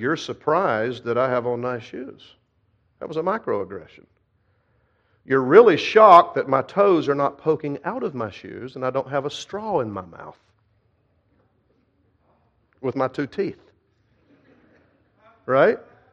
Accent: the South, United States; So should I automatically believe the worst and think you're putting me down as a Southerner?

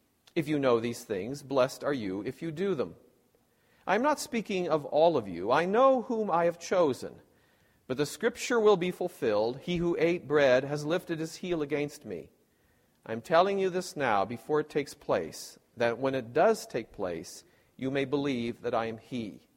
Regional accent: Pella, Iowa, United States; I remember in my hometown of Pella, there was a congregation that used foot-washing as one of their sacraments.

